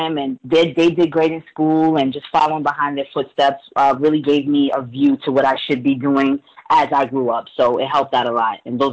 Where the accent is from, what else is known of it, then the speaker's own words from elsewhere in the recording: New York, United States; Well, I grew up in Queens, New York, where I currently still reside today.